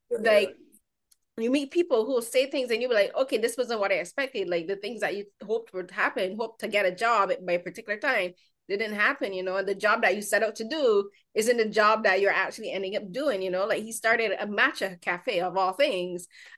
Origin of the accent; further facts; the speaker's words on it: Barbados; I grew up in Barbados